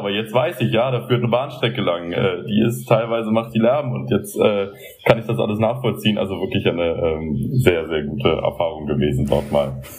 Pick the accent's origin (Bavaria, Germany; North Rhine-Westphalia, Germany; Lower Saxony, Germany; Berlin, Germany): Berlin, Germany; ich als gebürtiger Berliner hier aufgewachsen, mein Leben lang in der Stadt gewesen